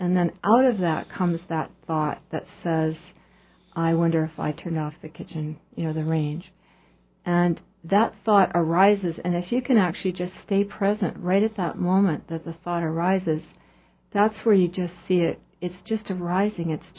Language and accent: English; Vancouver, British Columbia, Canada; now in Juneau, United States; Currently, I grew up in Vancouver.